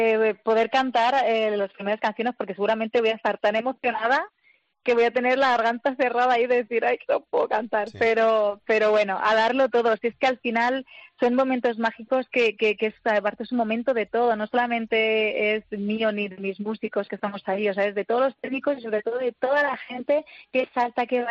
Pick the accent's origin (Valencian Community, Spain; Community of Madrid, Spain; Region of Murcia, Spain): Community of Madrid, Spain; Madrid; Yo soy de Madrid, estoy aquí. Lo que pasa es que tengo mi nombre, que es vasco, y mi padre es de San Sebastián. Entonces tengo familia en San Sebastián y familia aquí en Madrid.